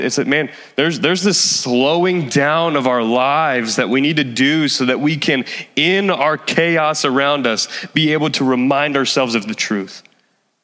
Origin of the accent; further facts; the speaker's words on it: New Jersey, United States; I'm from Jersey. I'm good.